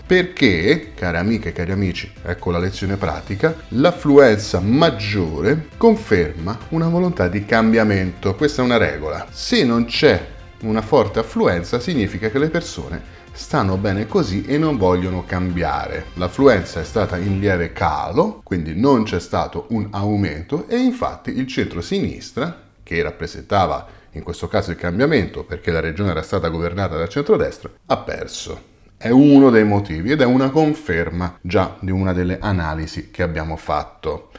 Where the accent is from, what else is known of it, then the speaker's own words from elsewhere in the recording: Rome, Lazio, Italy; Io sono di Roma, lavoro in tutta Italia